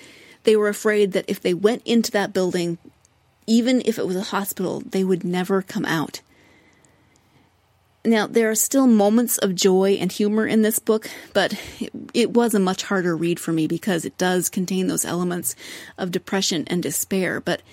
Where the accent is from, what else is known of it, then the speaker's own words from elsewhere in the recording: United States; Since I grew up in the States, I tend to think of the 50s from television as, you know, suburban moms, picket fences, families with 2.5 children and a dog, etc.